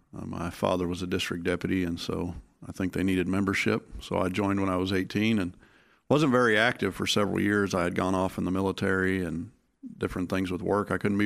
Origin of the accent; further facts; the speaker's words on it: Memphis, Tennessee, United States; also born or lived in Anchorage; Anchorage, Alaska. We moved in 1984 to the Memphis Diocese, yeah.